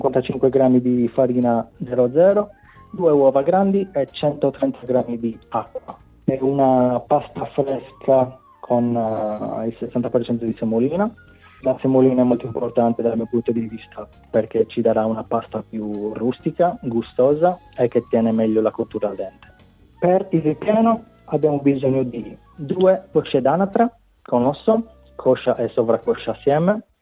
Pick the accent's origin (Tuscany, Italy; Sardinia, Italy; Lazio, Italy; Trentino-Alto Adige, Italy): Sardinia, Italy; Cagliari; Esatto, vengo da Cagliari.